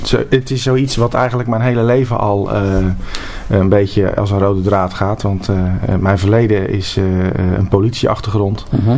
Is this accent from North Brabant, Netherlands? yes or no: no; Rotterdam, South Holland, Netherlands; Ik ben geboren in Rotterdam. Uh-huh. Rotterdam-Zuid. Uh-huh. Dus echt Rotterdam.